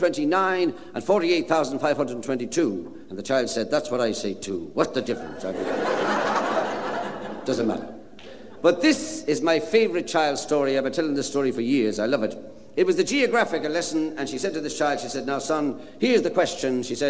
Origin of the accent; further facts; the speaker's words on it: Waterford, Munster, Ireland; I come from Waterford, where the lovely crystal is made. All my family live there.